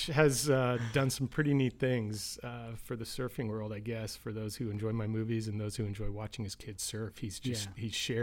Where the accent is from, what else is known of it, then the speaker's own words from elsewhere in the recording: Los Angeles, California, United States; I grew up in Los Angeles, and you know, film was something I was exposed to before surfing, actually